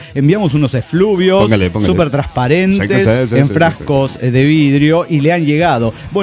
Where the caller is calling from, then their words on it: León, Guanajuato, Mexico; de León, Guanajuato, México.